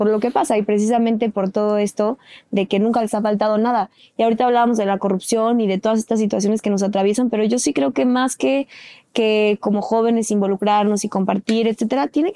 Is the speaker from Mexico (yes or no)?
yes; Mexico; nos atraviesan como sociedad mexicana, que estamos tan vulnerados, tan lacerados